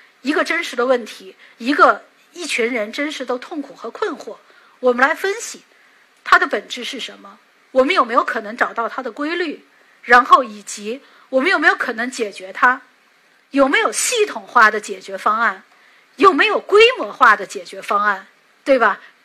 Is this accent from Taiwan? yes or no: no; China; 所以我是个中国人